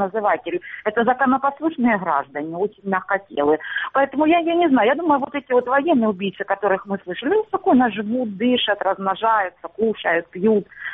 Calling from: Luhansk Oblast, Ukraine; Здравствуйте, Луганщина.

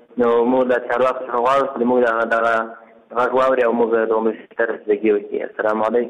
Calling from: Ghazni, Afghanistan; د غزنی ولایت اوسیدونکی یم او د غزنی د جامع اولی عربی او د محصلینو څخه یم

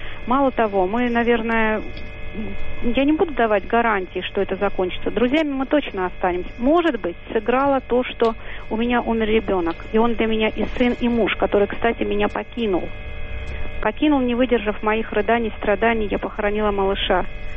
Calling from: Moscow, Russia; я из Москвы звоню.

